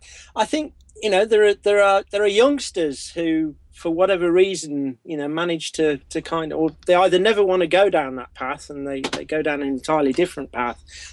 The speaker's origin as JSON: {"language": "English", "region": "Midlands", "country": "United Kingdom", "tie": "born or raised there", "said": "and back in my hometown, which is actually in the Midlands, right in the middle of the UK, well away from the sea"}